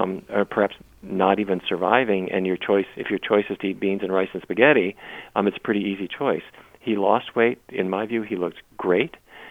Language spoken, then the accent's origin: English; Fargo, North Dakota, United States; when I was a kid growing up in Fargo, it was roast beef and, you know.